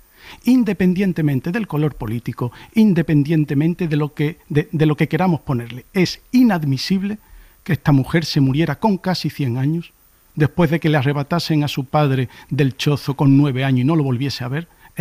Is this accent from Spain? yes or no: yes; Andalusia, Spain; de mi pueblo, que es un pueblo cercano a Prado del Rey